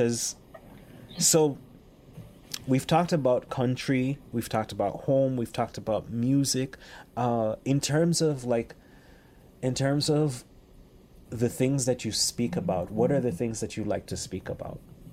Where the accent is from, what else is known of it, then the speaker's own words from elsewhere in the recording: Jamaica; moved away as an adult; also born or lived in Haiti; now in Montreal, Canada; I moved here when I was 20 and I've been here in Montreal for 22 years. So I understand there's a huge difference between growing up in Jamaica and Haiti and like living here in Montreal.